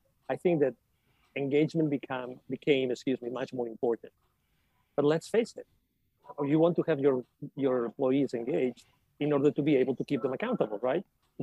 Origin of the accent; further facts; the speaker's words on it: Spain; English is a second language; moved away; also born or lived in Latin America; I mean, I'm originally from Spain, from Europe, but I lived in Latin America for many years